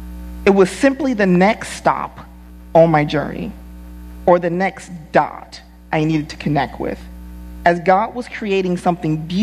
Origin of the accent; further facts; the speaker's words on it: Compton, California, United States; I was born and raised in Compton